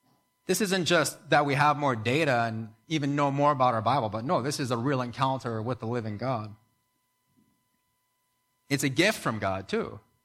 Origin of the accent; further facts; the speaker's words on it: New Brunswick, Canada; I grew up in New Brunswick and ended up working in a family business and was a manager for growing tons of plants.